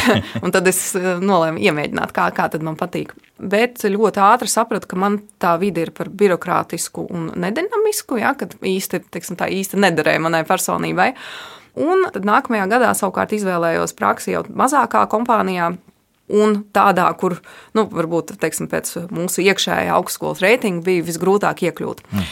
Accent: Jelgava, Zemgale, Latvia; Es vispār esmu meitene no Jelgavas, no ļoti, ļoti tādas vienkāršas pieticīgas ģimenes, mācījos parastā skolā

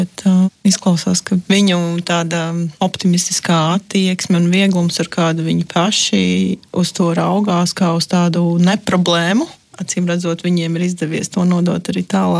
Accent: Liepāja, Courland, Latvia; Es atkal uzaugu Liepājā, kur ir kā daudz runāju sētā krieviski, bet kaut kā es neapgūtu to valodu tobrīd

